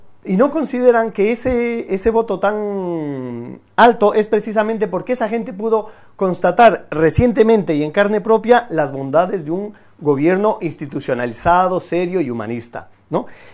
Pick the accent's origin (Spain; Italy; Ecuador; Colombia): Ecuador; moved away; yo soy un ecuatoriano que vivo fuera del país